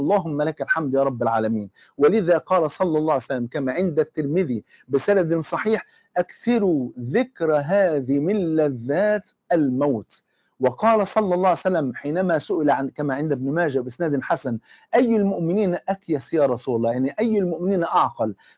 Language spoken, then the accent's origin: Arabic; Egypt; عندنا في مصر عند كوبري الجامعة في إحدى السنوات